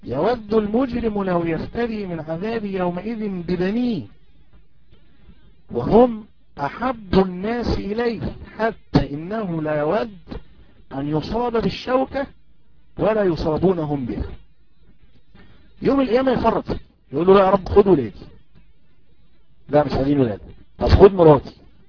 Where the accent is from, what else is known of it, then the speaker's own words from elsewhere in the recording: Egypt; يعني مثلا أنا مثلا مصري